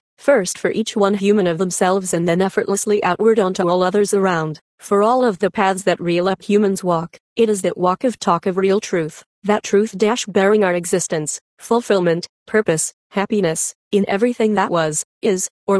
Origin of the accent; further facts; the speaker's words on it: San Bernardino, California, United States; that has indeed carried back into my hometown of San Bernardino.